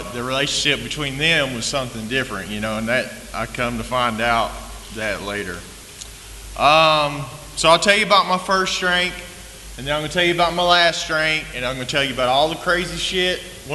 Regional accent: Marietta, United States; I was born and raised in Marietta. I had a pretty good childhood.

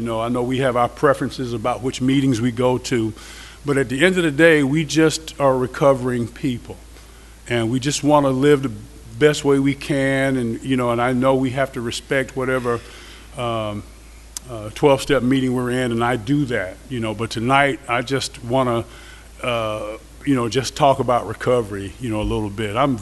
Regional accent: Atlanta, Georgia, United States; he was asking where I was from, and I said I was from the Atlanta area.

